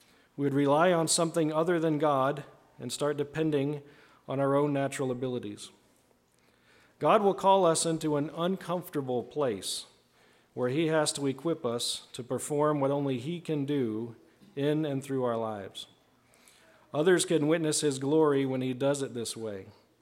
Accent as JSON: {"language": "English", "region": "East Coast", "country": "United States", "tie": "born or raised there", "lives_now": "South Dakota, United States", "said": "I grew up in the East Coast, like, so how did you end up in the middle of South Dakota?"}